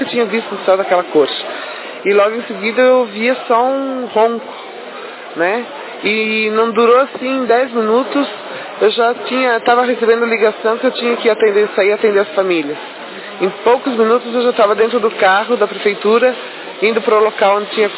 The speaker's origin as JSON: {"language": "Portuguese", "town": "Xanxerê", "region": "Santa Catarina", "country": "Brazil", "said": "Sou de Xanxerê."}